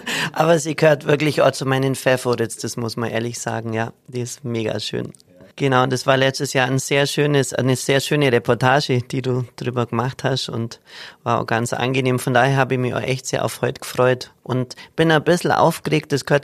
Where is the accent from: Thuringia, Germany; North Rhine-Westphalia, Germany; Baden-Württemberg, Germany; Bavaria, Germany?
Bavaria, Germany; Haarwangen; born or raised there